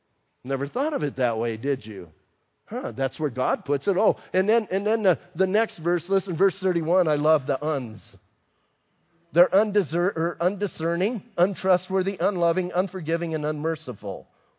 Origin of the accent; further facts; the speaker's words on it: Bisbee, Arizona, United States; I'm from Bisbee, remember?